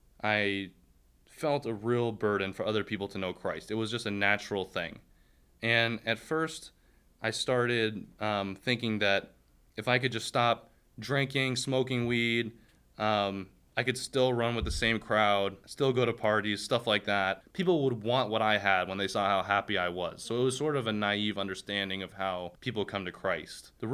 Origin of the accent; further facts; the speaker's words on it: New York City, New York, United States; I grew up in New York City.